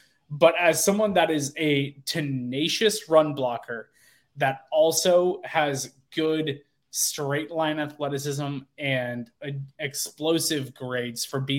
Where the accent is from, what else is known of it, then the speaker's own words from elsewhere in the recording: Oregon, United States; I'm literally born and raised in Oregon. My mom is a University of Oregon alum. Grew up, born and bred Oregon.